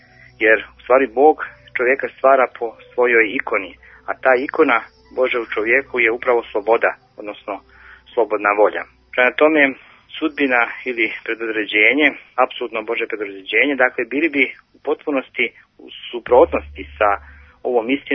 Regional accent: north, Montenegro; Kod nas u Crnoj Gori na sjeveru

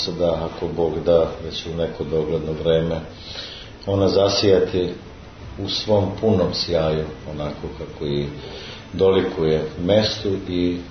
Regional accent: Zemun, Belgrade, Serbia; ja kažem, ali ja sam rođen i živim u Zemunu. I osjećam se Zemuncem

